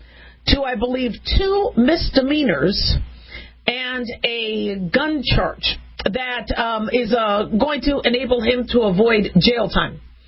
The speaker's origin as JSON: {"language": "English", "country": "United States", "said": "being an American, being a physician, being a mom, I like fairness."}